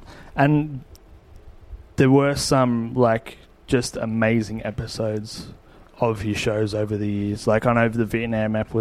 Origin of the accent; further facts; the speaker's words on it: Australia; we said, oh, we're chefs from Australia.